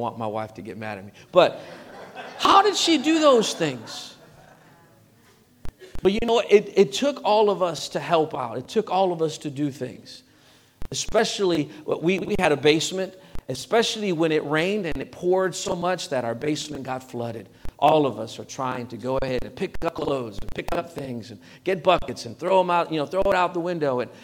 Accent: Chicago, Illinois, United States; I'm from Chicago, so I'm a Bears fan.

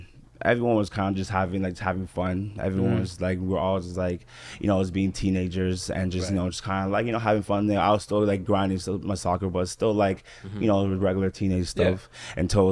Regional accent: Toronto, Ontario, Canada; But born and raised in Jimmy Finch, did travel a lot, you know, just, you know, up and down, side to side.

